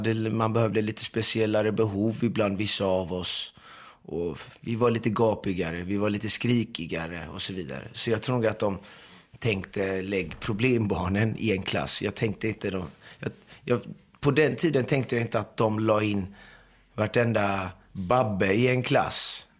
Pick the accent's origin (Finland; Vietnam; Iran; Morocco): Iran; jag är ju iranier. Jag är för fan inte turk. Varför kallar de mig för turk? Min morsa har lite turkisk blomma.